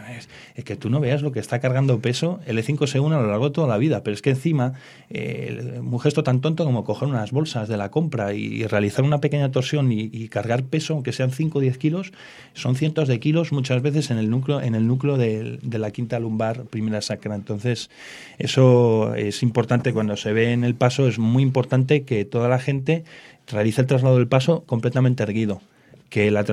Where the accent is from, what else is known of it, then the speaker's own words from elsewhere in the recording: Valladolid, Castile and León, Spain; yo soy de Valladolid